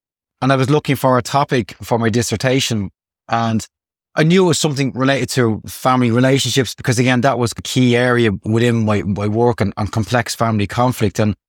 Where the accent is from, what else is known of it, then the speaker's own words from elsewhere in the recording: Dublin, Leinster, Ireland; I am from Ireland, originally from Dublin, but I moved to the west of Ireland with my wife and kids a couple of years ago.